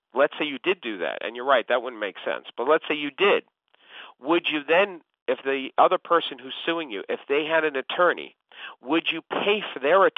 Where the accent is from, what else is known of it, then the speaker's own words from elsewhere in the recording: New York, United States; Now, I'm a New Yorker, and that dialogue even works in New York